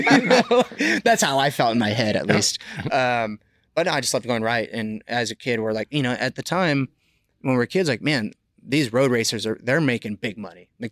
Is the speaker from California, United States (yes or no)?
yes; Stockton, California, United States; Yeah, yeah, my family's still in Stockton. I'm from Stockton. We call it Stinky Stockton now.